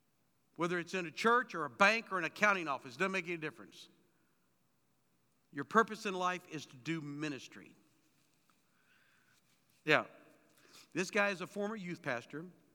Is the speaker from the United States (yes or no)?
yes; El Paso, Texas, United States; born there; I was born in El Paso, Texas, which is just across the Rio Grande from Juarez, Mexico.